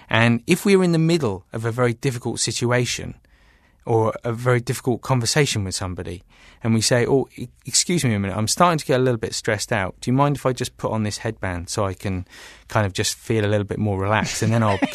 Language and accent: English; England, United Kingdom; as a kid growing up in England, I used to love that.